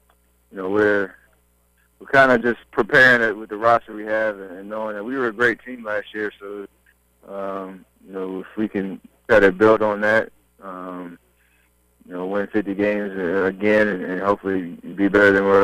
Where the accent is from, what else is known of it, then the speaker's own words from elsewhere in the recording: Charlotte, North Carolina, United States; I grew up in Charlotte, so I didn't have a team, a major league team anyway, in the area.